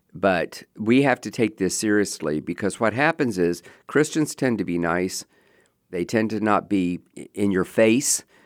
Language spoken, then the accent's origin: English; Florida, United States; Many of you may know my own background, that growing up in Florida, which was primarily Democratic up until the 1970s